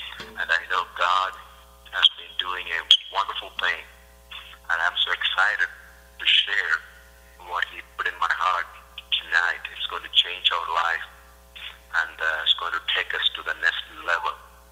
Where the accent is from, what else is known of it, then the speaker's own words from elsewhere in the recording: India; I'm from India. I grew up there.